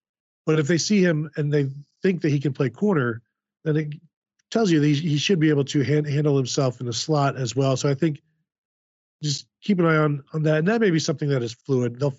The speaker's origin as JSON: {"language": "English", "region": "Ohio", "country": "United States", "tie": "born or raised there", "said": "Henry County. It's a town. It's south of Toledo, like 40 minutes south of Toledo, in the country, in the cornfields."}